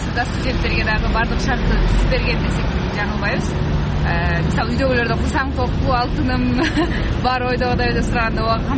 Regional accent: Osh, Osh Region, Kyrgyzstan; мен өзүм Оштон келгем, Оштогу университеттерде көтөрүүгө болгон салым кошсок жакшы болмок да

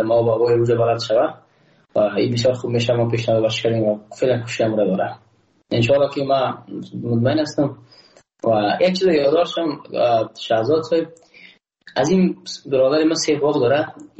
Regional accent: Afghanistan; ما یک افغان هستم

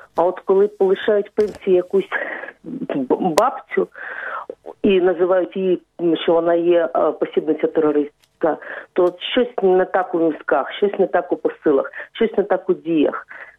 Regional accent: Zakarpattia Oblast, Ukraine; І у мене коріння просто все з Західної України. Я з Закарпаття, вся моя рідня з Закарпаття. Мої батьки в Донецьку опинилися, можна сказати, випадково

